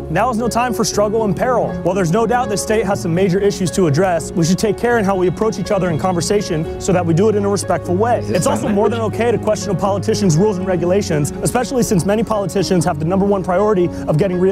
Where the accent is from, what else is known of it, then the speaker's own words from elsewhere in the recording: California, United States; Oh, I'm from Central California, otherwise known as the Middle Ground.